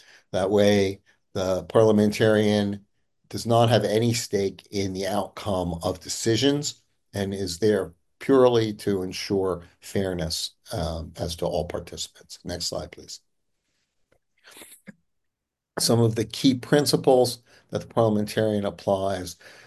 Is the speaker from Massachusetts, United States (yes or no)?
yes; Dedham, Massachusetts, United States; I'm a long-term member and past chair of the Commission of Trust Funds in my hometown of Dedham, Massachusetts, which is an elected position.